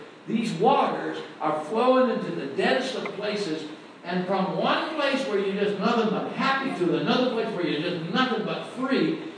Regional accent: Wisconsin, United States; I grew up in Wisconsin in the U.S. on a dairy farm

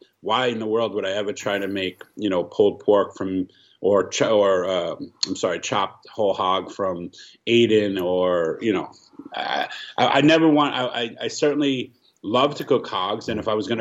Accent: Brooklyn, New York, United States; I'm trying to just cook the best food I can from my memories of the things I love the most growing up in Brooklyn, using authentic, archaic cooking techniques on all wood fire.

